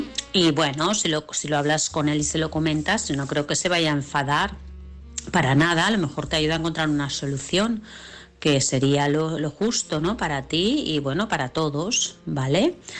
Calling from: Vilassar, Catalonia, Spain; de Vilassar.

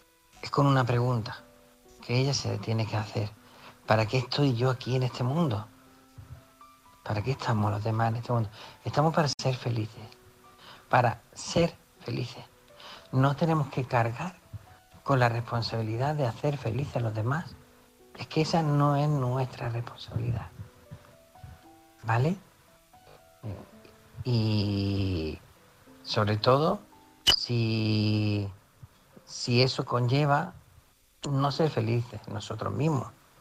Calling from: Málaga, Andalusia, Spain; de Málaga.

